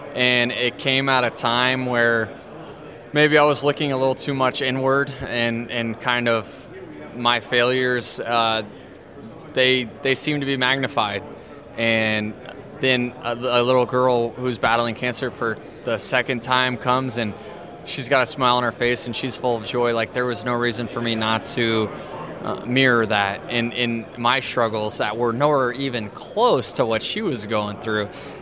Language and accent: English; St. Petersburg, Florida, United States; born and raised in St. Pete, had a chance to play for the Rays.